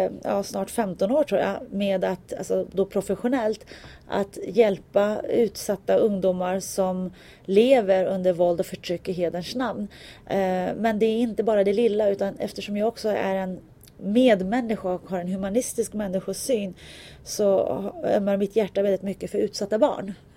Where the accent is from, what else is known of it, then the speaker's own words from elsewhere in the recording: Tyresö, Stockholm County, Sweden; Jag är en Tyresöbo och jag är född och uppvuxen i Tyresö kommun. Och jag älskar Tyresö kommun. Och jag vet att den dagen jag dör så kommer jag också bli begraven här i kommunen.